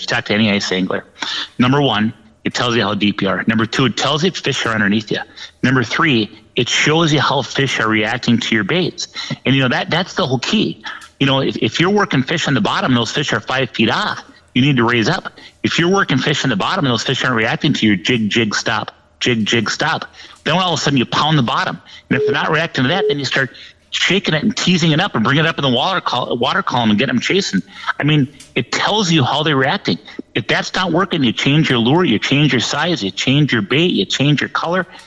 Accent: St. Cloud, Minnesota, United States; And you know, I'm from St. Cloud originally

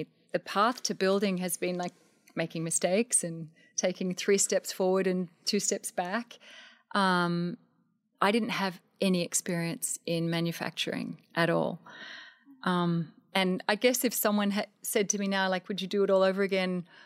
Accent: Australia; I come from Australia and I'm fairly tall. I'm 5'8".

